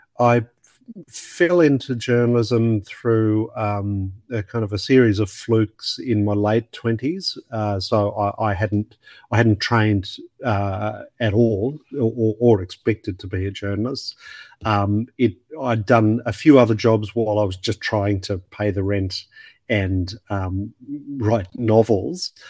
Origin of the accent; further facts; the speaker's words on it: Sydney, New South Wales, Australia; I grew up on the North Shore of Sydney